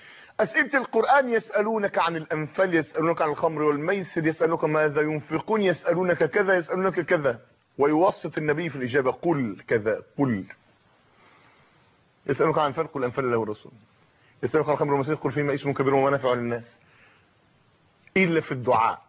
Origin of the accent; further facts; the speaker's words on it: Tanta, Gharbia, Egypt; فلما تيجي تشوف عندنا في طنطا